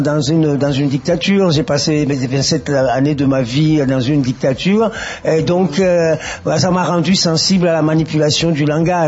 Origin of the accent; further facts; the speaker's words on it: Togo; moved away as an adult; now in France; Donc, je suis né au Togo, dans le golfe de Guinée, en Afrique de l'Ouest. Il y a exactement 49 ans. Bon, j'ai passé... toute mon enfance et toute ma jeunesse au Togo. Donc j'ai quitté le Togo à l'âge de 27 ans. Et je suis arrivé en France.